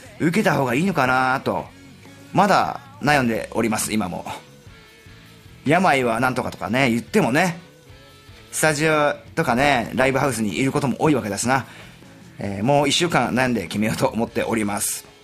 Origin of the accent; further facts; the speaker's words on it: Ibaraki, Japan; 俺の地元は茨城県